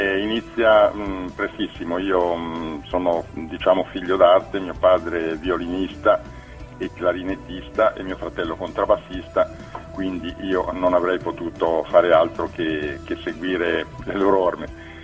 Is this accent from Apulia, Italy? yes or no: no; Tuscany, Italy; passeggiando per un paesino disabitato qua della Lunigiana, mm-hmm. Delle mie parti